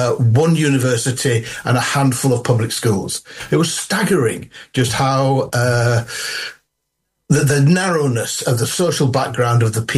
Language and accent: English; Yorkshire and the Humber, United Kingdom; accent: Yorkshire; I don't have the right accent. I've still got traces of my Yorkshire accent.